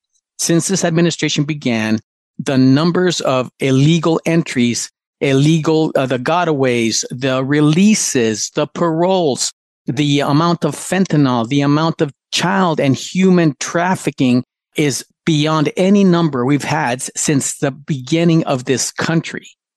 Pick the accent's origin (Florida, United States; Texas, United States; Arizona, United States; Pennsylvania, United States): Arizona, United States; Douglas; I currently live in California, but I grew up in Douglas, Arizona.